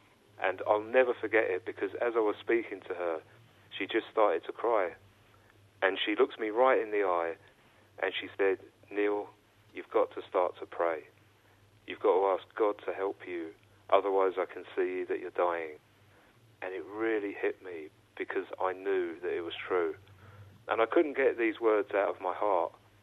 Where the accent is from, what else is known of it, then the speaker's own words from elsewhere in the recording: London, United Kingdom; I was born in London and I was raised as a Catholic. My mum and dad were Irish.